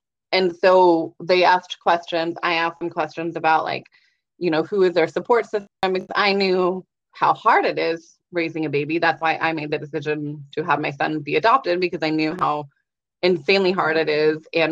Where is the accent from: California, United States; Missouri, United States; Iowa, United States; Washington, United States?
Washington, United States; Seattle; now in Boise, United States; and I'm from Seattle, but I now live in Boise.